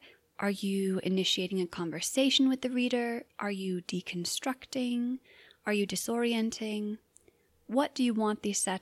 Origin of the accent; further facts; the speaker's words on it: Midwest, United States; I'm also from the Midwest